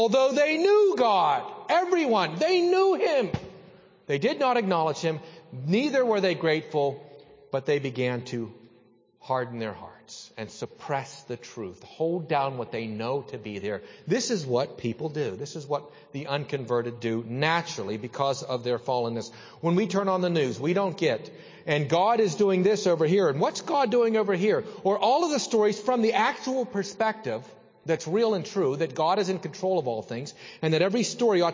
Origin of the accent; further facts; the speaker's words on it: Saltsburg, Pennsylvania, United States; Growing up in Salzburg, the only place you had to go to do anything was Greensburg or Indiana, both about 18 miles away.